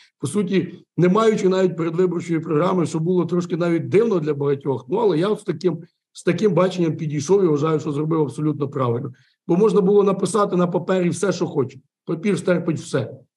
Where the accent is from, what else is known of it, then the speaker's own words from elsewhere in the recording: Khmelnytskyi, Khmelnytskyi Oblast, Ukraine; Наскільки я пишаюсь Україною, наскільки я пишаюся, що я хмельничанин і живу в цьому місті